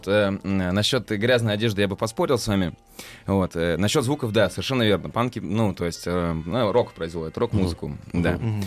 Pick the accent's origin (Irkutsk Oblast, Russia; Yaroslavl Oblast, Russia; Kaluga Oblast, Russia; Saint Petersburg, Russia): Irkutsk Oblast, Russia; Irkutsk; born there; Я не из Петербурга, я в Иркутске родился.